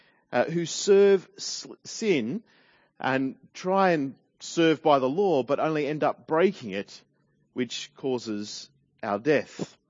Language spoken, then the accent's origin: English; New South Wales, Australia; I can say this because I'm from New South Wales